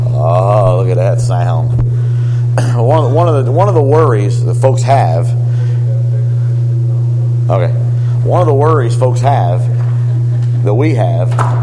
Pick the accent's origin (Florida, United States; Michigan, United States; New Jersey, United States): New Jersey, United States; also born or lived in Philadelphia; I'm an American. Don't ask if I'm an Italian American. I am not. I am an American Italian. I was born in South Philly, raised in South Jersey on a farm.